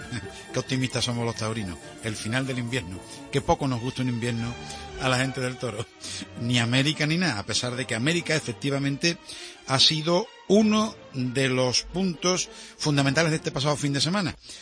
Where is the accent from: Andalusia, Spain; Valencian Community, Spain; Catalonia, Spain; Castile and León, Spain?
Andalusia, Spain; Seville; Yo me crié, como tanta gente en Sevilla, escuchando la voz de Juan Tribuna y los dialoguillos de tío Pepe y su sobrino